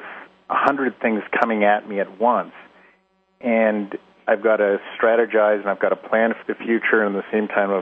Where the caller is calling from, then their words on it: Winnipeg, Manitoba, Canada; I'm calling from Winnipeg, Canada.